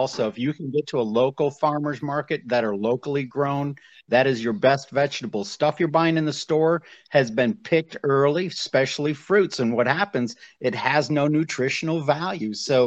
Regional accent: Louisiana, United States; You're right. I'm from Louisiana. We have it.

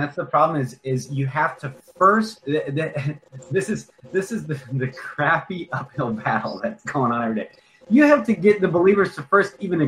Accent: Illinois, United States; We're like 2 hours west of Chicago, so I'm from Illinois, in Iowa border.

